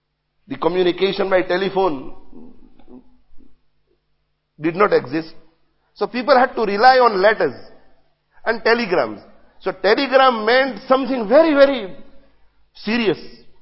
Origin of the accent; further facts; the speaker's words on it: Leicester, East Midlands, United Kingdom; I'm not saying this because I live in Leicester. I'm not saying this because I grew up in Leicester.